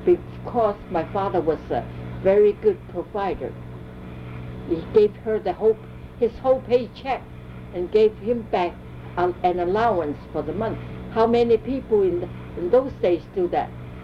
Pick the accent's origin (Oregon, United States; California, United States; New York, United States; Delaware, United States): California, United States; San Francisco; born there; I was born in on Washington Street. I don't see the house anymore, but on that area near Benham Place.